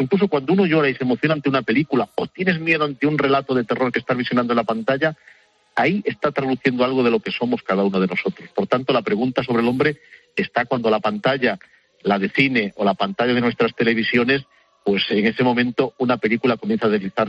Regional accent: Ourense, Galicia, Spain; yo soy natural de Ourense

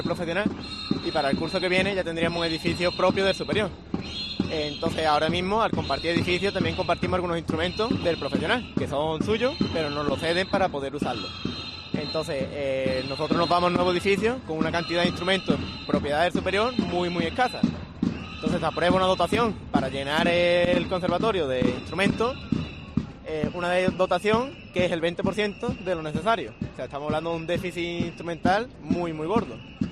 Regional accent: Lebrija, Andalusia, Spain; now in Jaén, Spain; Yo no soy de Jaén, yo soy de Lebrija. Y yo quería venir a estudiar a Jaén por el conservatorio.

